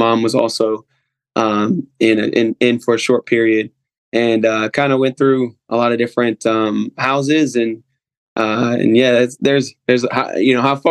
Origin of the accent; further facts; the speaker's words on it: Maryland, United States; moved away as an adult; now in Virginia, United States; Originally from Maryland. Grew up in Southern Maryland.